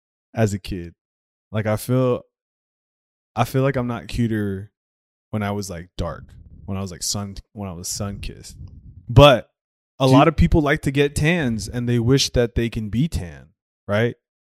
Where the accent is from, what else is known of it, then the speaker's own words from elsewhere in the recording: Philippines; I guess it would be like light skinned Filipino in a way, because you know Filipinos are technically like we're actually like brown or like pretty dark to be naturally, right?